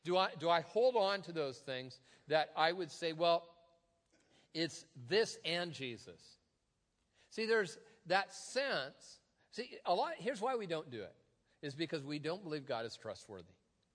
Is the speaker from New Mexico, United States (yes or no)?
no; Tacoma, Washington, United States; I've told you before, I'm from the Cultural Center of the Universe, Tacoma, Washington.